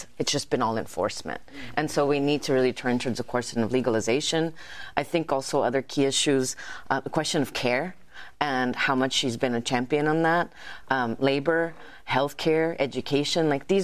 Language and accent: English; Arizona, United States; very much in my home state of Arizona